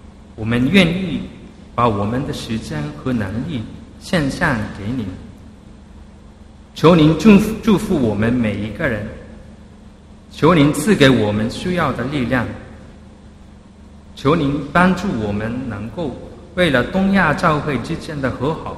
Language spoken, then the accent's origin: Chinese; Japan; Chinese is a second language; 邀请我这一个从日本过来的牧师。可能大家都是第一次听日本的牧师的讲道，日本牧师的讲道。